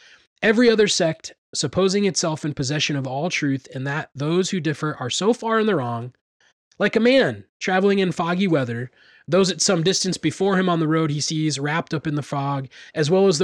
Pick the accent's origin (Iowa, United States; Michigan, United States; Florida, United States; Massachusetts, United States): Iowa, United States; Williamsburg; So this English River Church of the Brethren is just south of where I grew up in Williamsburg.